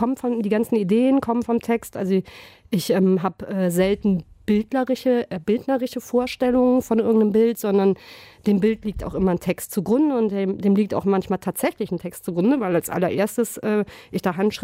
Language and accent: German; Bergisch Gladbach, North Rhine-Westphalia, Germany; ich bin ja in Bergisch Gladbach aufgewachsen und auch da feiert man Karneval.